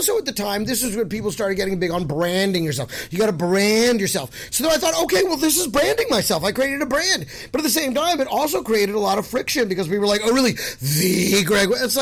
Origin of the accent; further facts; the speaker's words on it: California, United States; also born or lived in San Jose; I was actually born here in California, in San Jose, California.